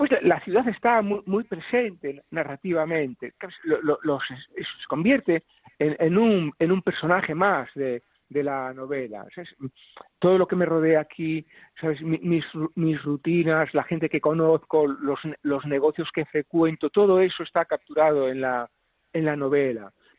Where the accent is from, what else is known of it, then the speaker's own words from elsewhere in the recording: Galicia, Spain; now in Ourense, Spain; Yo no soy de Ourense, de la ciudad, quiero decir. Yo soy de una aldea, sí, 80 kilómetros... Y nunca había vivido en Ourense de una forma regular, estable, hasta el año 2011. Yo estoy viviendo en esta ciudad desde el año 2011.